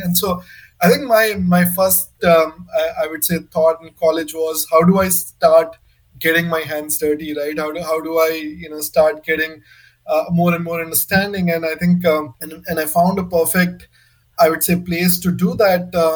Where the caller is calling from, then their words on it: San Francisco, California, United States; I'm calling in from San Francisco.